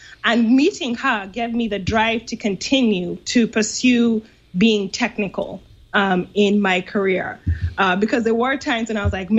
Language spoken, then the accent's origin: English; London, United Kingdom; also born or lived in Geneva; I'm from Uganda, and I grew up in London and Geneva